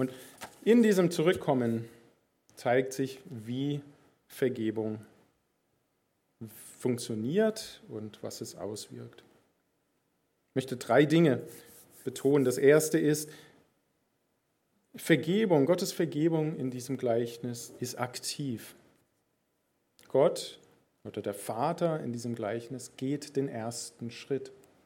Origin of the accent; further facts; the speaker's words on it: Philippines; Ich bin auf den Philippinen aufgewachsen, das ist auch so eine Schamkultur.